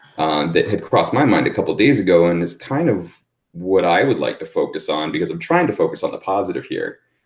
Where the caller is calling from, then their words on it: San Francisco, California, United States; I'm calling in from San Francisco Bay Area.